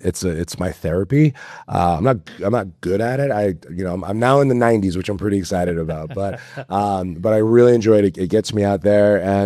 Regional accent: Boston, Massachusetts, United States; Well, I look forward to welcoming you to my hometown, Boston.

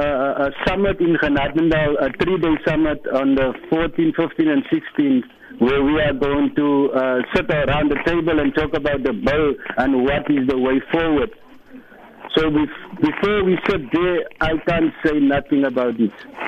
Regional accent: Western Cape, South Africa; English is a second language; because we are from the Western Cape.

